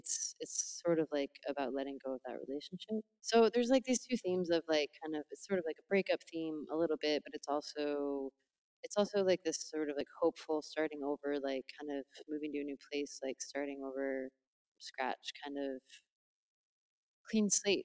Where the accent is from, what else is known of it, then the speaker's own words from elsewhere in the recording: Connecticut, United States; moved away as an adult; also born or lived in Massachusetts / New York; now in Portland, United States; So I grew up in Connecticut, and I lived in Connecticut and Massachusetts for like all of my adult life. And then I moved to New York for about a year and a half. And then I decided to move across the country to Portland, Oregon.